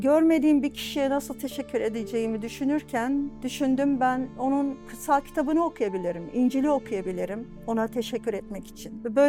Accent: İzmir, Turkey; also born or lived in Antakya; Türkiye'de, Antakya'da doğdum ama İzmir'de büyüdüm ve İzmir'de hem Rabbi hem de eşimi orada buldum.

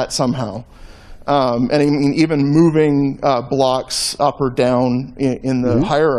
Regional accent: Whitby, Ontario, Canada; from Whitby, Ontario, Canada.

